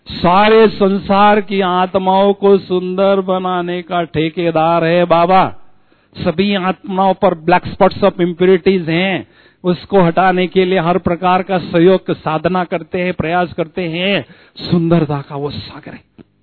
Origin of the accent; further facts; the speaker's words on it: India; born there; हमें बहुत बहुत अच्छी तरह से गर्व है कि हमारा जन्म भारत जैसी देवभूमि में हुआ है